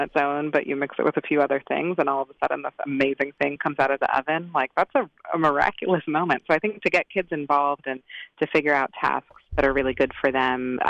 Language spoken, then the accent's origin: English; New York, United States; even though I'm not, you know, from St. Vincent, I'm from New York